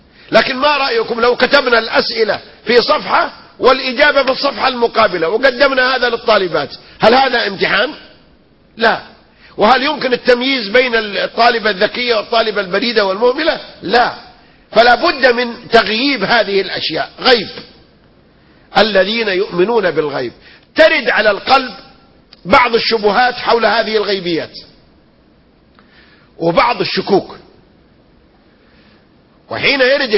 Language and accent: Arabic; Saudi Arabia; عندنا في السعودية